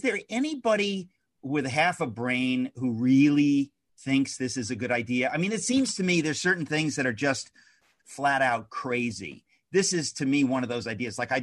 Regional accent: United States; as an American who does not define myself or identify as a person of color, I still care about what happens in those communities because those are my fellow Americans

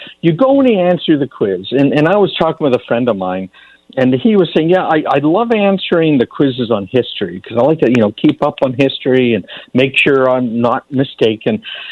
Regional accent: Canada; because I grew up in Canada, which is a lovely place.

